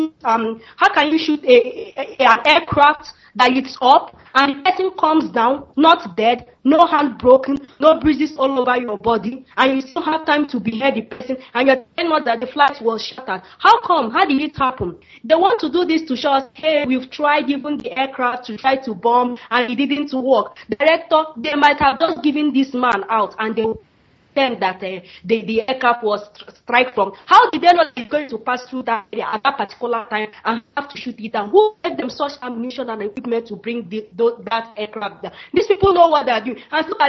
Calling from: Israel; I'm calling from Israel

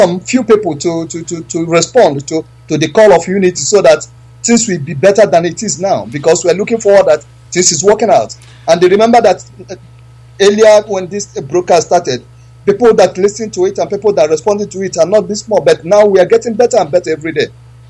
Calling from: Madrid, Community of Madrid, Spain; I'm calling from Madrid.

